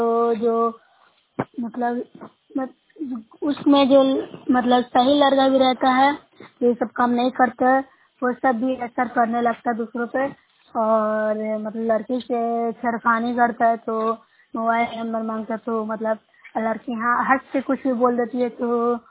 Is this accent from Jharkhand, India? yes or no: no; Bihar, India; मैं न्यूज़ प्रखंड से हूँ, जिला नालंदा से बोल रही हूँ, राज्य बिहार।